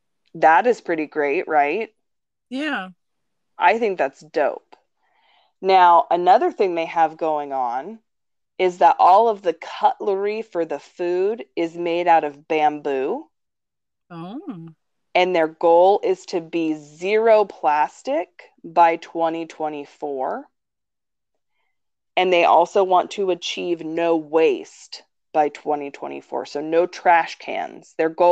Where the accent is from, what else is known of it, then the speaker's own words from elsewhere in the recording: Canada; I'm Canadian